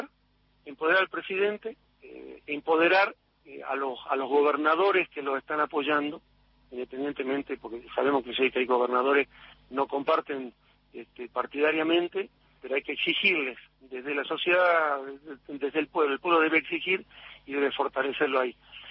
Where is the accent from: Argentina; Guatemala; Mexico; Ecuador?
Argentina; me encendé como argentino, como trabajadores del campo popular